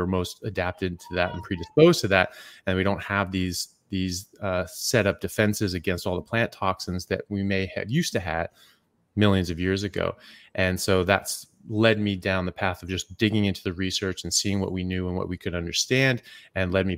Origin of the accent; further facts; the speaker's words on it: United States; now in Perth, Australia; So I'm an American medical doctor. I'm currently practicing in Perth, Australia, in my residency for neurosurgery